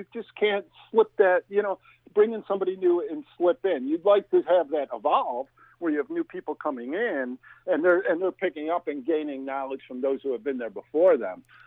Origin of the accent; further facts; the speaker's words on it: New York, United States; I mean, I grew up in Western New York.